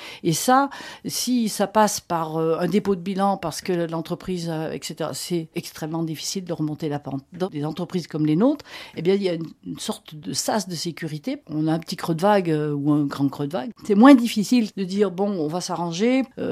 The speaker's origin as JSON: {"language": "French", "town": "Saint-Étienne", "region": "Auvergne-Rhône-Alpes", "country": "France", "said": "Je suis originaire de Saint-Étienne"}